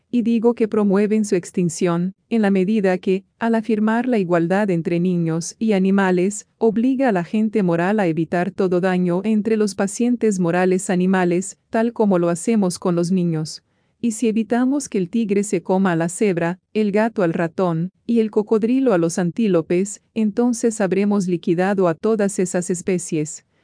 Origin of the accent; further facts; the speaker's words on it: Chile; que de aprobarse un texto constitucional, en mi país, Chile, de corte antiespecista